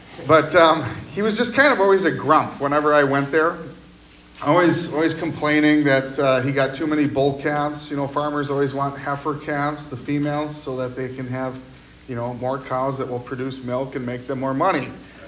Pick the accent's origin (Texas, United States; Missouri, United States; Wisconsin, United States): Wisconsin, United States; Waupun; So this is actually from my hometown of Waupun, Wisconsin, and they have this farm.